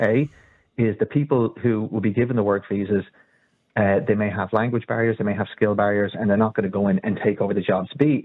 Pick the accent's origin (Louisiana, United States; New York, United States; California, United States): California, United States; I grew up in California and half the population were Mexicans and many jumped the border.